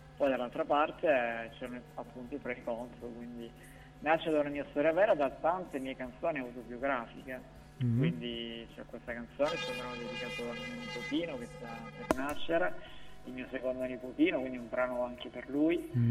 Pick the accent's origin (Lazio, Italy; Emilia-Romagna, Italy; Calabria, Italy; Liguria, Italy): Calabria, Italy; Sono calabrese, quindi in Calabria un cantastore molto importante.